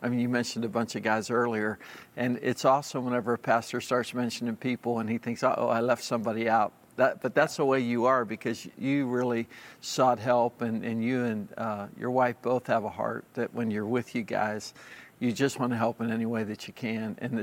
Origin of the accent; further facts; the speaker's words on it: Pennsylvania, United States; which, by the way, is where the Pittsburgh Pirates train. I grew up near Pittsburgh.